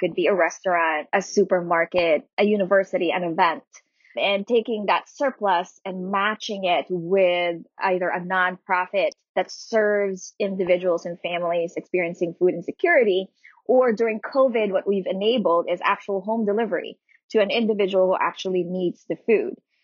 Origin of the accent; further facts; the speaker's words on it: Philippines; moved away as an adult; now in United States; coming from and growing up in the Philippines, where, you know, poverty is endemic